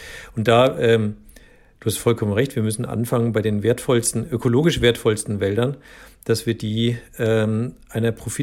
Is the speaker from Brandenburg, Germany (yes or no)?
no; Bavaria, Germany; ich bin ja im Spessart aufgewachsen, also so in Nordwestbayern, Franken eigentlich, genauer gesagt.